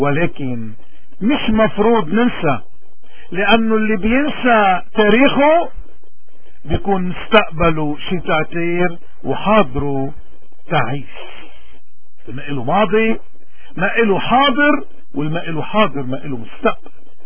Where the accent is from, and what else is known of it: Lebanon